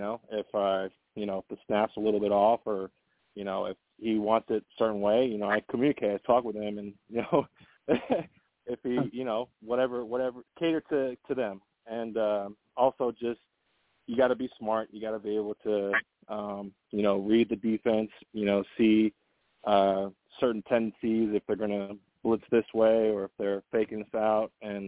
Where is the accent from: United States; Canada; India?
United States; Hawaii; I grew up in Hawaii, and so volleyball is another top sport over there.